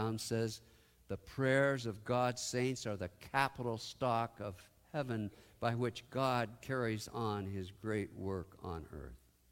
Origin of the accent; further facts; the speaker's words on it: Port Angeles, Washington, United States; I grew up in the Olympic Peninsula, up in Port Angeles, Washington, way up there. It was big timber country.